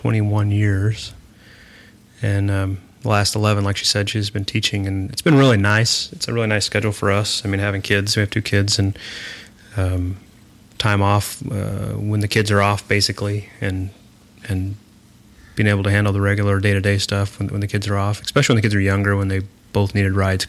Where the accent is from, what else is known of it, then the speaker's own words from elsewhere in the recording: Bakersfield, California, United States; a long history of being born and raised in Bakersfield.